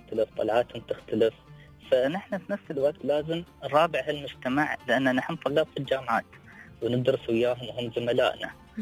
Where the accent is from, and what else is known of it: United Arab Emirates